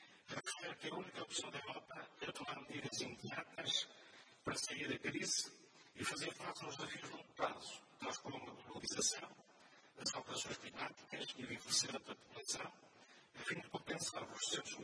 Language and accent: Portuguese; Portugal; E sendo nós portugueses, com as nossas fragilidades